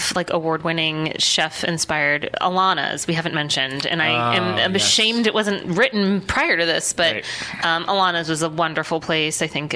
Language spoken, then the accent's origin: English; Warren, Ohio, United States; And so I'm from Northeastern Ohio, Warren, Ohio, Sunrise Pizza, Briar Hill style pizza.